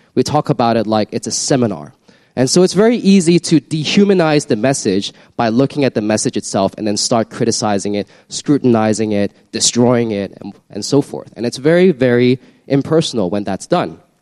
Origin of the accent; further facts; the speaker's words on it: Canada; The Catholic environment that I was brought up in Canada obviously did not cultivate that type of culture. And when I went to boarding school in England, I attended a high Anglican boarding school